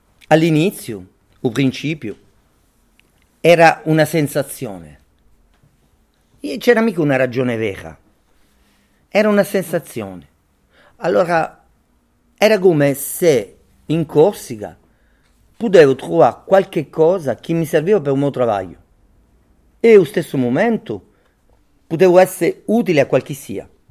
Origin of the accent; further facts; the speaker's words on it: Naples, Campania, Italy; moved away; also born or lived in Turin; Perché vi ho detto all'inizio che io sono andato a Torino. Da napoletano.